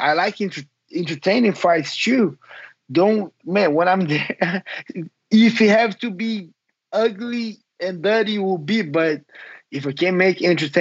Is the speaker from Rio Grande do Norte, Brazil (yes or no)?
no; Rio de Janeiro, Brazil; I'm from Brazil, I'm from Rio.